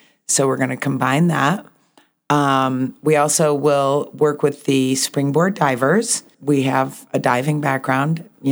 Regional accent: Oswego, New York, United States; moved away as an adult; now in Jackson, United States; No, I moved here in 1979. I'm from the Lake Ontario area, upstate New York. It's a town called Oswego.

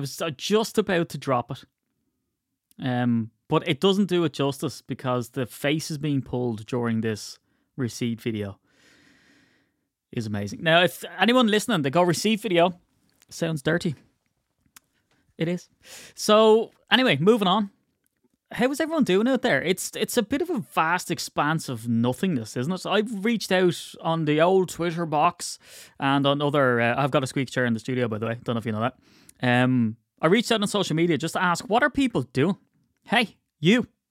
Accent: Ireland; I'm Irish, right? So I have no emotions. It's just all modesty.

